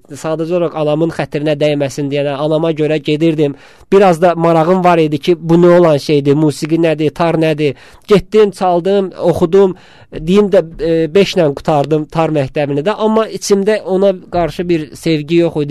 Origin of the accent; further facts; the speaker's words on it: Baku, Azerbaijan; born there; Bəli, Bakıda doğulmuşam. Biləcəridə...